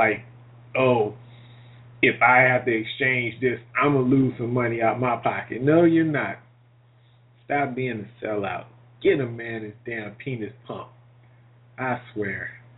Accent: Indiana, United States; See, hater for me is somebody from my home state, 69-year-old woman from Indiana

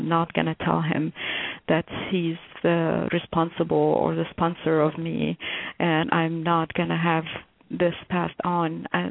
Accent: United States; I am American, and I am a woman, and I am equal to men

